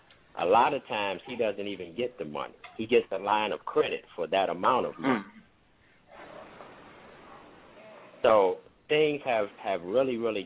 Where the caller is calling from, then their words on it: Detroit, Michigan, United States; I'm calling in from Detroit, Michigan.